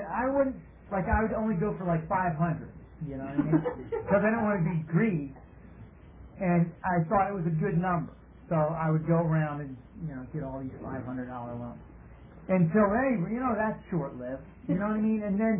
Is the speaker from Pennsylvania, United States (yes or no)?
yes; Pennsylvania, United States; I was born and raised in the Poconos.